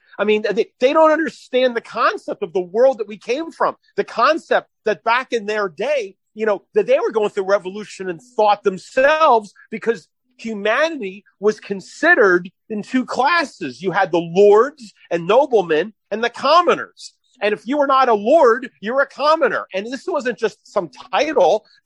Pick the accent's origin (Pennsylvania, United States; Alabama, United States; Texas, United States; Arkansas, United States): Pennsylvania, United States; Philadelphia; Remember, I come from Philadelphia, and when you go through the Philadelphia school system, at least the way it used to be, Philadelphians take the Constitution very seriously.